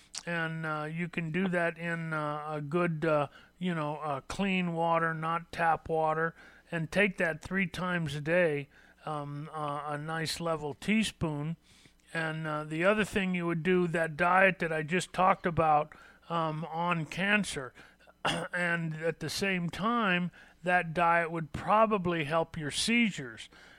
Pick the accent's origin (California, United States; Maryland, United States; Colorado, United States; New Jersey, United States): California, United States; Los Angeles; I was born and raised in California, in Los Angeles.